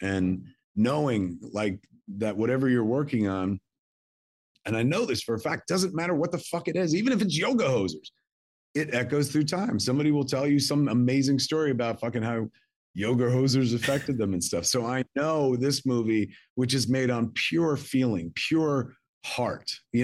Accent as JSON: {"language": "English", "town": "Highlands", "region": "New Jersey", "country": "United States", "tie": "born or raised there", "said": "my life growing up in Highlands, like in Jersey in the 70s and 80s."}